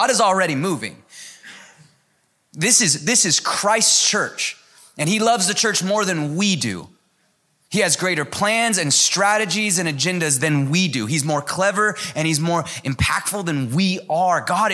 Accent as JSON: {"language": "English", "town": "Seattle", "region": "Washington", "country": "United States", "tie": "born or raised there", "moved": "yes", "lives_now": "Southern United States", "said": "Growing up in Seattle, churches don't survive unless they partner. And coming out here"}